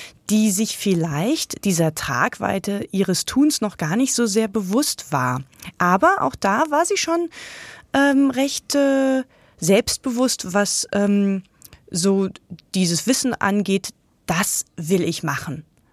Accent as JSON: {"language": "German", "region": "Berlin", "country": "Germany", "said": "und das kennen Sie ja auch, als Berliner Surfer, dann ist man ja im Zweifelsfall auch immer überall fremd."}